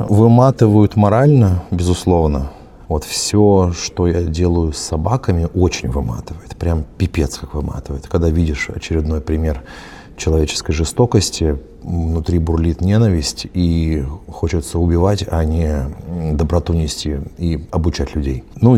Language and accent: Russian; Volzhsky, Volgograd Oblast, Russia; moved away; also born or lived in Paris, France; Я вырос на Волге, в городе Волжском, Волгоградской области.